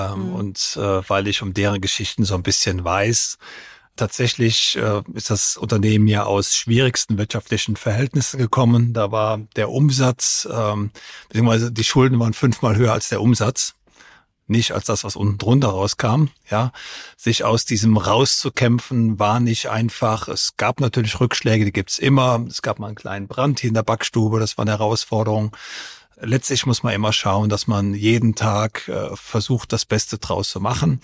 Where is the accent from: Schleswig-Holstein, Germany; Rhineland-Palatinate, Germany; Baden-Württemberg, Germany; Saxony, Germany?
Rhineland-Palatinate, Germany; Mendig; Ich komme aus der Bierstadt Mendig.